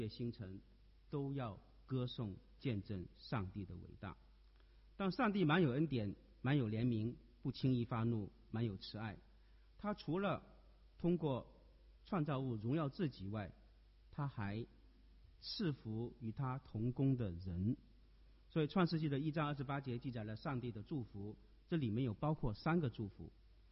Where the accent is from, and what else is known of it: China